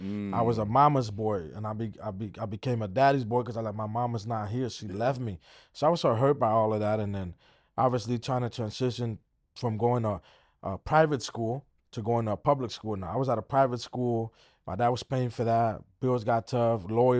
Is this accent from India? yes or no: no; Oakland, California, United States; I was raised in Oakland my whole life.